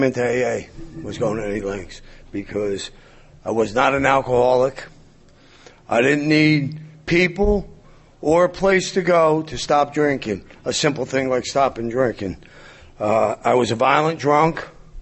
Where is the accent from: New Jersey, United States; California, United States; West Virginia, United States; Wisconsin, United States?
New Jersey, United States; I just recently retired. I'm from New Jersey.